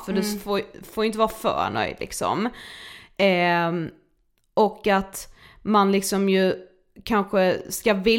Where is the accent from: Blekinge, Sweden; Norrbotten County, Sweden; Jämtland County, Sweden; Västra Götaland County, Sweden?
Blekinge, Sweden; Karlshamn; now in Stockholm, Sweden; Jag kan få lite samma ångest typ varje gång jag är hemma i Karlshamn som ju vi är nu.